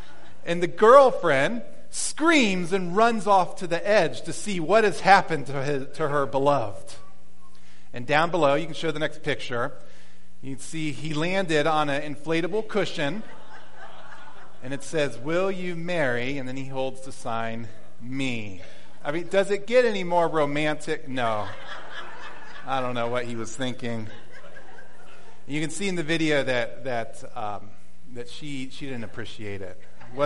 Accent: Virginia, United States; born there; I was born in Virginia, and so I would have to make my way back to Virginia for registering.

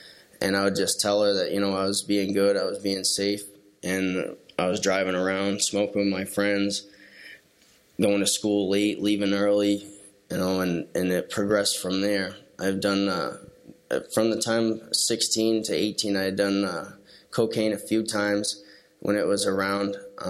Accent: Tamworth, New Hampshire, United States; I'm from Tamworth area up near Conway, and I grew up with a great family, when I was a kid, going camping, fishing, hunting with my dad

